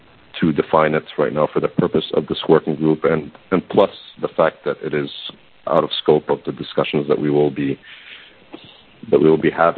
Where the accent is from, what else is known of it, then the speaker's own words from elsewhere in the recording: Egypt; go back to a state security officer in my home country of Egypt